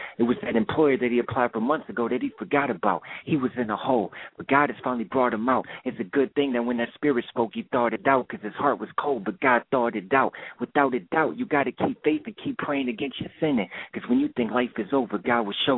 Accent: Michigan, United States; I represent DNA. I'm from Michigan.

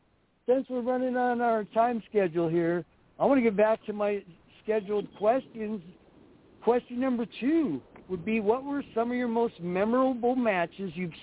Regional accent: Tacoma, Washington, United States; also born or lived in Orange County; I only got to live there for 2 years, and then we moved back to Tacoma, grew up in Tacoma

